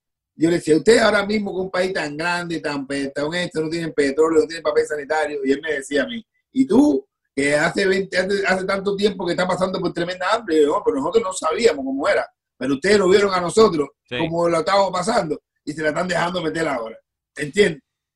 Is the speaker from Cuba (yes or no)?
yes; Cuba; moved away; nosotros nos fuimos de Cuba